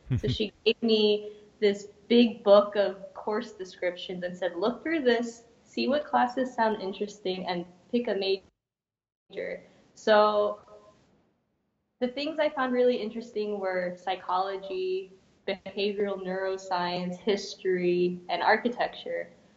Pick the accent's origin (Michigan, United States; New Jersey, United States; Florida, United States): Florida, United States; Tampa; So I grew up in Tampa